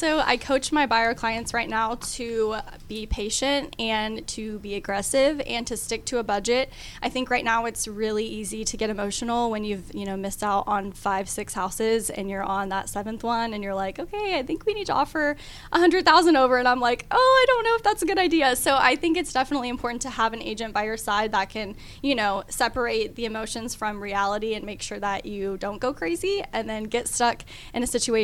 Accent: Florida, United States; now in Gwinnett County, United States; I'm actually from Florida, where I started my real estate career.

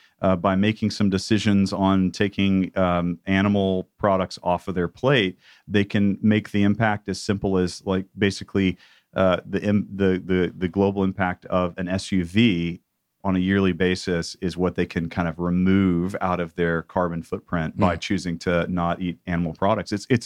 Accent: the South, United States; After being a strong, lifelong meat eater, growing up in the South.

